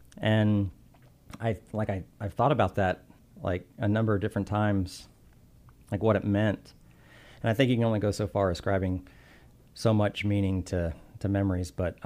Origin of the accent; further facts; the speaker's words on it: Tampa, Florida, United States; So I'm from Tampa, Florida. I was born there in 68, not too long after air conditioning became a thing.